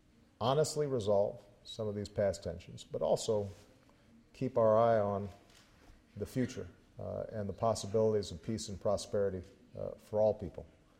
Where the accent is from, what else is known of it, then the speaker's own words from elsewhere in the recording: Hawaii, United States; I used to be a pretty good swimmer. I grew up in Hawaii.